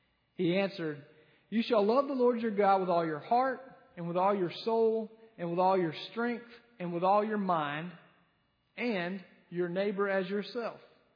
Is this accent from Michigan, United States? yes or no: no; Lyman, South Carolina, United States; I grew up, as you well know, I've referenced my hometown quite a bit. I grew up in Lyman, and I went to James F. Burns High School.